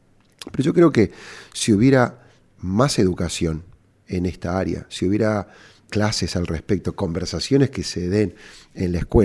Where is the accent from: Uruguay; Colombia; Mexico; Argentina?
Argentina; Córdoba; cordobés y emprendedor.